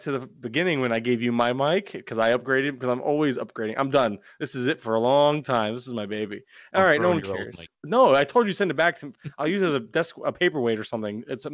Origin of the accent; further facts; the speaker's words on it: Florida, United States; because I've never had In-N-Out because I don't travel to the West Coast and I'm from Florida.